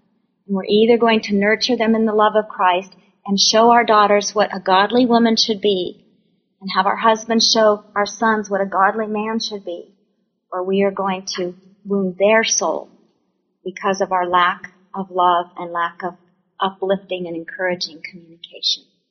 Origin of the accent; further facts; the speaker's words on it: Phoenix, Arizona, United States; When I was a little girl growing up in Phoenix, very dry climate